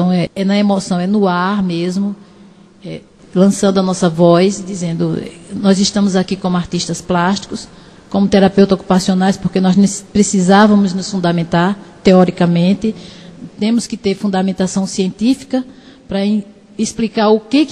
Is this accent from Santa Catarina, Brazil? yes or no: no; Rio Grande do Norte, Brazil; now in Fortaleza, Brazil; Então, como potiguar, como norte-riograndense, eu estou aqui em Fortaleza por isso.